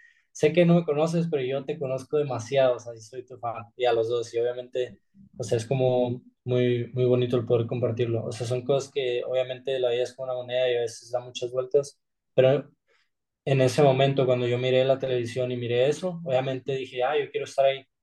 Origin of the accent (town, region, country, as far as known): Mexico